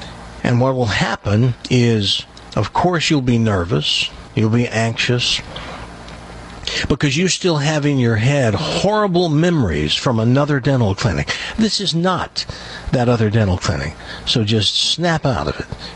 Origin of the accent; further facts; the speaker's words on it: Tennessee, United States; born there; because I was born in Tennessee. I was born on a mountaintop in Tennessee.